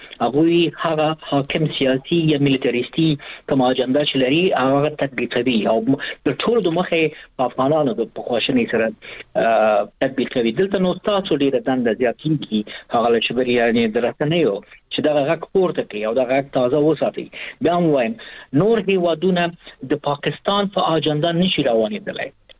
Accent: Afghanistan; زه به خپله میلونه ولیکم د یو افغان په حیث،

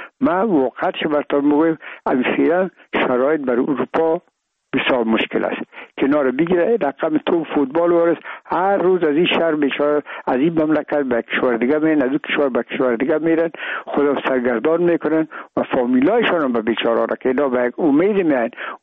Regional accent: Afghanistan

